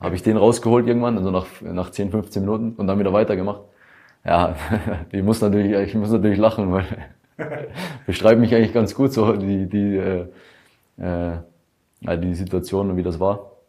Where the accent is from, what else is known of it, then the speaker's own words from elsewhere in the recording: Tyrol, Austria; accent: Tyrolean; und auch in Tirol, wo ich herkomme, da redet man viele verschiedene Dialekte auch und wenn ich dann in meinem Dialekt da rede, verstehe mich selbst manchmal die Leute da vor Ort nicht, also in Tirol.